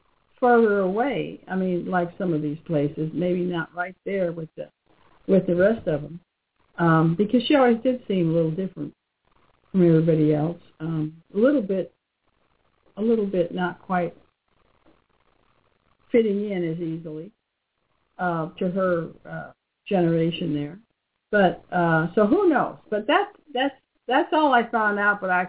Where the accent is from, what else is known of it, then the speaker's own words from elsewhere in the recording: Texas, United States; And we chatted a bit and found out that she was from Texas. And I said, I'm from Texas.